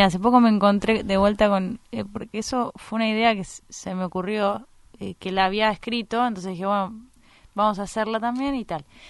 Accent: Cañada de Gómez, Santa Fe, Argentina; also born or lived in Rosario; yo nací en Rosario, después por cuestiones laborales de mi papá, nos fuimos a Cañada de Gómez, que es donde estaban mis abuelos, y ahí, digamos, hizo base él y yo hice base también.

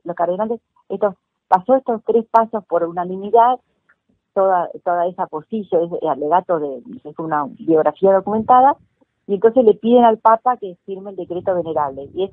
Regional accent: Corning, New York, United States; born there

